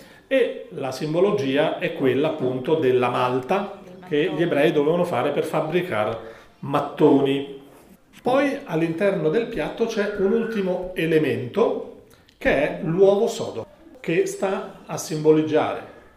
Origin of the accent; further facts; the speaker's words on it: Rome, Lazio, Italy; now in Padua, Italy; Io sono romano di origine e a Padova, per tradizione familiare a casa mia solamente